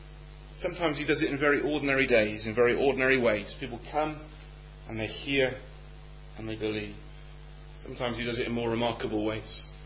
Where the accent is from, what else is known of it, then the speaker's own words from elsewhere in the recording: Gloucester, South West England, United Kingdom; Where I grew up in Gloucester, we had a hill, which I used to walk up regularly.